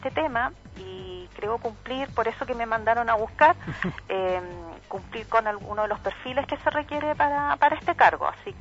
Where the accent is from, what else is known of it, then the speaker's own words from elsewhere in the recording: Magallanes, Chile; Pues yo soy magallánica, nacida y criada en Magallanes, como decimos los magallánicos, de pura cepa